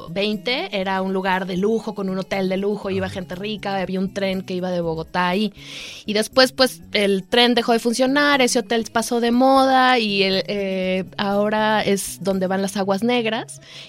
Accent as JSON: {"language": "Spanish", "town": "Guadalajara", "region": "Jalisco", "country": "Mexico", "said": "Soy de aquí de Guadalajara."}